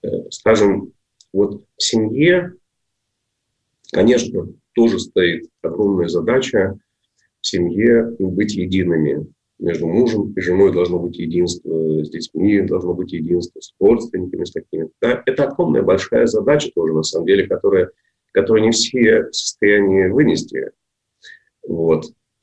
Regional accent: Moscow, Russia; Мы, я вот москвич, вы москвичка, мы москвичи

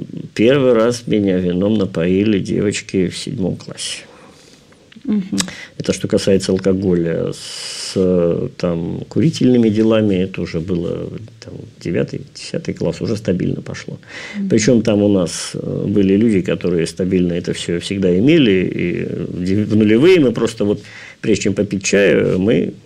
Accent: Saint Petersburg, Russia; moved away as an adult; now in London, United Kingdom; мы тогда из Питера 90-х приехали в Лондон

